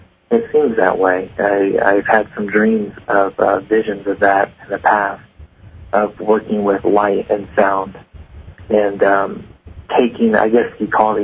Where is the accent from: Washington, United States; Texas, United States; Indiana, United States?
Indiana, United States; No, and I'm from Indiana.